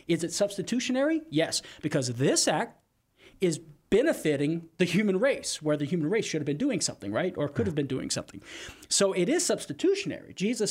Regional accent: Crowley, United States; I remember I sat in the back pew of a non-denominational Christian church one time back in my hometown in Crowley.

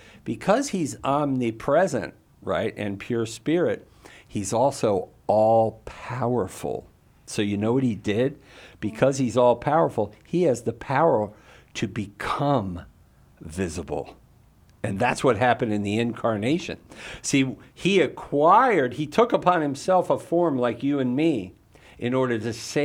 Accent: Falls Church, Virginia, United States; also born or lived in Woodbridge; What part of Virginia do you live in? I'm originally from Falls Church, and I lived in Woodbridge for many years. How about you?

